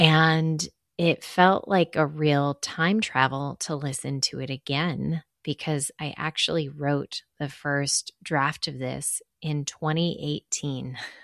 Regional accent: Chicago, Illinois, United States; also born or lived in Massachusetts; Life had been really difficult moving from Massachusetts, which is Jamie's hometown, to my hometown of Chicago with a little baby.

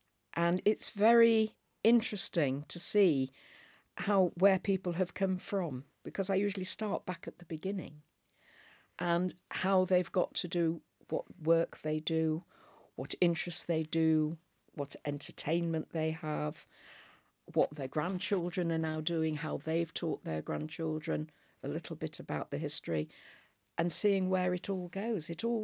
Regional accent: Southport, North West England, United Kingdom; also born or lived in Liverpool; Len lived in Southport, which was not very far away, where I was brought up and educated.

